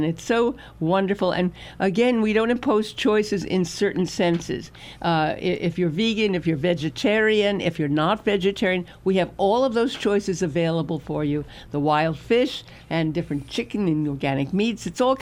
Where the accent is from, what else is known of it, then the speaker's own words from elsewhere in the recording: Brooklyn, New York, United States; not just because I was born in Brooklyn, raised in New York, and have Jewish background and all of that.